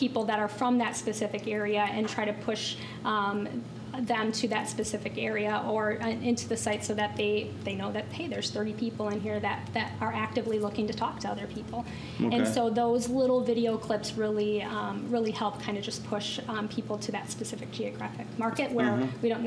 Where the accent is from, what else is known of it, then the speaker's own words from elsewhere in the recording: Wisconsin, United States; we are doing as much promotion in Wisconsin since that's my hometown.